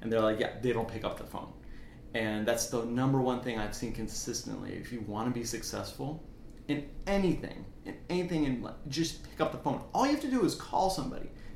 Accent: Florida, United States; because I grew up in South Florida

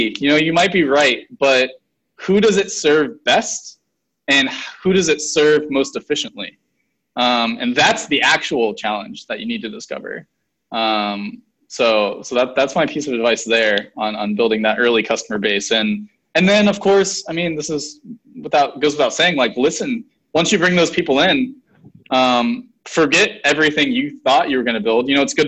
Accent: Lake Mary, Florida, United States; Yeah, so I was born in Lake Mary, went to school here, went to a college

